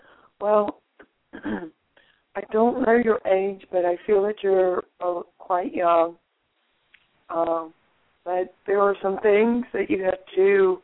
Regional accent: New Jersey, United States; New Jersey, and it's

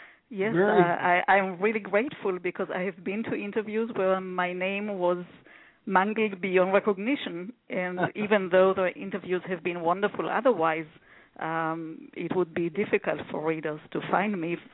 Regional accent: Israel; born there; English is a second language; moved away; Originally, I was born in Israel, and I came here about 30 years ago. The accent is still fresh.

